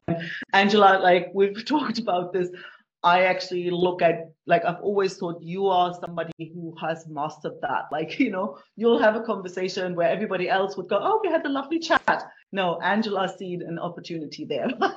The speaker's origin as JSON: {"language": "English", "country": "Germany", "moved": "yes", "said": "I'm originally from Germany, in case you're wondering. And no, I haven't lived in Germany in like some 40 years almost. So I've lived in different countries, different careers."}